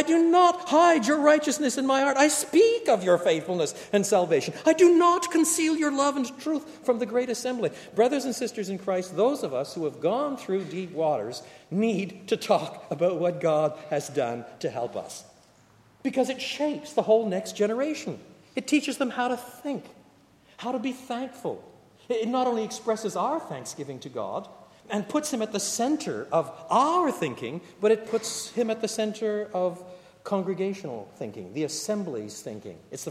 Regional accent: United Kingdom; especially, dare I say it, if we're British. I can say that. My mother was a Londoner.

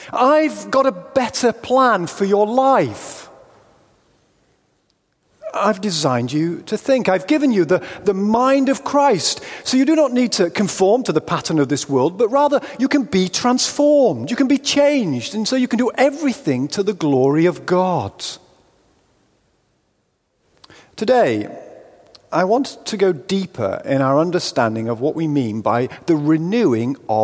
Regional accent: United Kingdom

